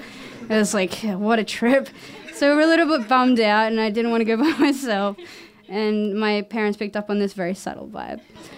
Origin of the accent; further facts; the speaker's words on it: Queensland, Australia; but I'm from Queensland, whatever.